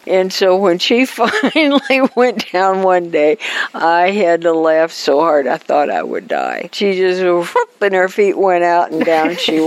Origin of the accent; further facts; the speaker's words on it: Paris, United States; I'm going to hide in Centralia and in Paris because we're from Paris.